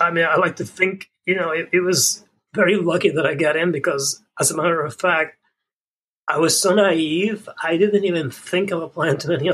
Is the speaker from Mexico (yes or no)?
no; Puerto Rico; I grew up in Puerto Rico. I learned sewing very young.